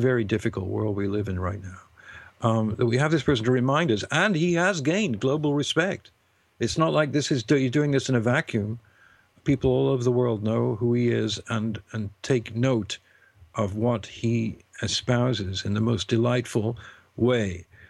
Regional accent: United Kingdom; being British and stupid, as soon as I met him, I put out my hand and shook hands with him.

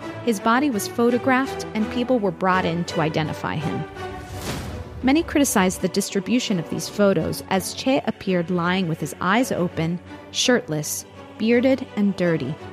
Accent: Miami, Florida, United States; but I grew up in Miami.

